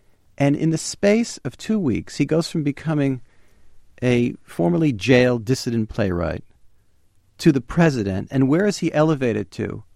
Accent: New York, United States; As a New Yorker, I have to dissent on this.

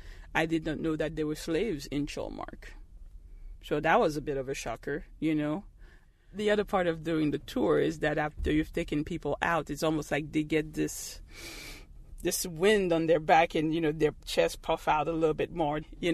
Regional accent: Haiti; now in United States; I'm from Haiti and we have a different culture.

